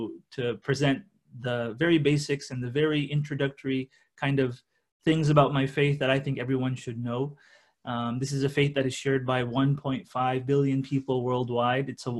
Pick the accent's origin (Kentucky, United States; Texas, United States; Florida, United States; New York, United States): Texas, United States; Houston; also born or lived in France; I was born and raised in Houston, Texas. I grew up there